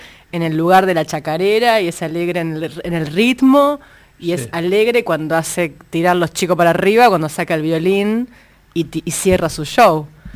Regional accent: San Nicolás, Buenos Aires Province, Argentina; Sí, porque yo soy de San Nicolás, pero tengo un perfil muy rosarino, por ejemplo.

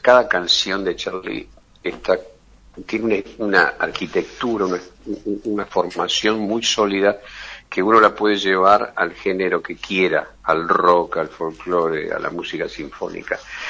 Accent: Argentina; Nosotros como argentinos

